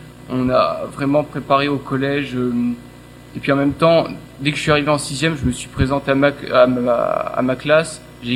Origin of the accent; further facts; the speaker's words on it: Auvergne-Rhône-Alpes, France; moi je vous parle de ça, je viens de l'Allier